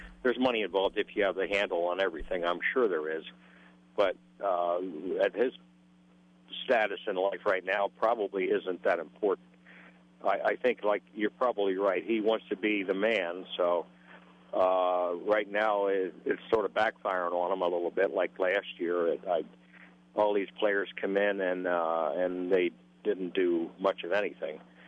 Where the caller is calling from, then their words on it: Pennsylvania, United States; I'm actually not in Happy Valley. I'm about 15 miles east of that. I'm calling from Susquehanna University